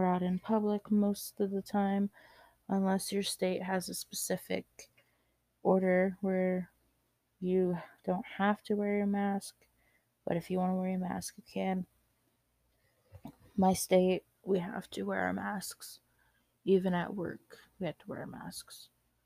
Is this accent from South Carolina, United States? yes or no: no; Washington, United States; I am from Washington State. I currently live in Washington State.